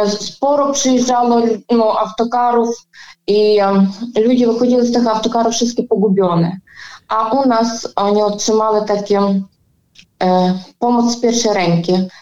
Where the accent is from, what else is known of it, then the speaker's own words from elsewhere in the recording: Lviv, Lviv Oblast, Ukraine; Polish is a second language; now in Poland; Ja sama za pochodzeniem jestem z Lwowa. Mieszkam tutaj już długo